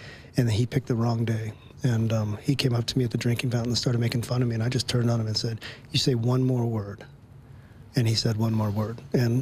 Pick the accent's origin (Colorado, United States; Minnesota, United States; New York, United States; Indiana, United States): Colorado, United States; Fort Collins; born or raised there